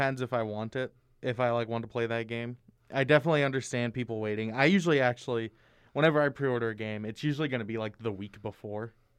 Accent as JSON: {"language": "English", "town": "Lincoln", "region": "Nebraska", "country": "United States", "tie": "born there", "said": "born in Lincoln, Nebraska."}